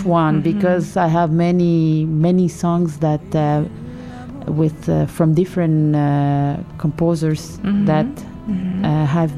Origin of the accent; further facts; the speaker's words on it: Buenos Aires, Argentina; also born or lived in Montevideo, Uruguay; now in Montreal, Canada; I'm Uruguayan born. I grew up in Buenos Aires. I was born in Montevideo, Uruguay, and I grew up in Buenos Aires. And I've been living in Montreal, Quebec for the last almost 30 years. So I grew up most of my life here.